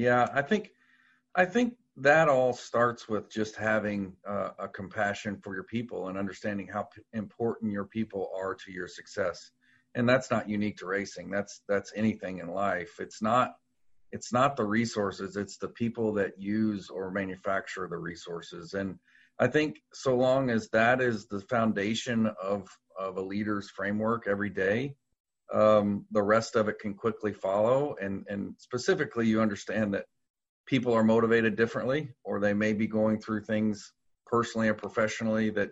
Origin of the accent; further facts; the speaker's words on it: Louisville, Kentucky, United States; moved away as an adult; also born or lived in Indianapolis / North Carolina; because when I was born and raised in Louisville, All I knew was Louisville. So it was Louisville. Now that I've been removed and went to Purdue and lived in Indy and lived in North Carolina for 10 to 15 years